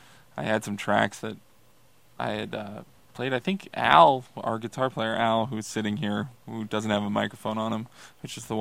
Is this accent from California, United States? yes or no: no; Kansas City, Missouri, United States; now in Minnesota, United States; I am actually originally from Kansas City.